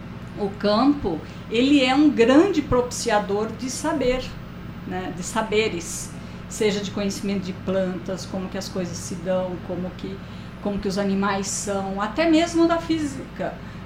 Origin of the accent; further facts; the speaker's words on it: Presidente Prudente, São Paulo, Brazil; Eu tenho origens rurais, né? Eu sou de Presidente Prudente, minha família é lá, sou filha de imigrantes portugueses e italianos, né?